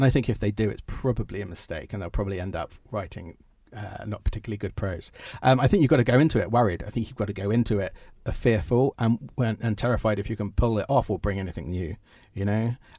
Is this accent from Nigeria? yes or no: no; United Kingdom; because it's a very American story, and I'm a Brit writing an American story.